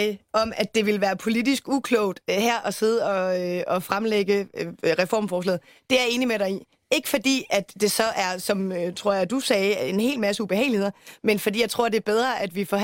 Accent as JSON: {"language": "Danish", "region": "Central Denmark Region", "country": "Denmark", "said": "Region Midtjylland, hvor jeg kommer fra"}